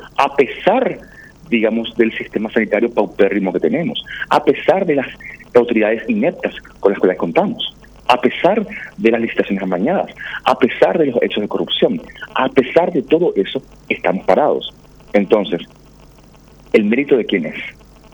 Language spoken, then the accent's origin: Spanish; Paraguay; como ciudadano paraguayo